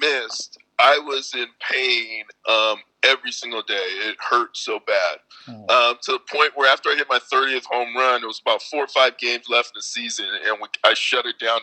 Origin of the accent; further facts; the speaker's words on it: San Francisco, California, United States; moved away as an adult; Number one was easy because I grew up in San Francisco.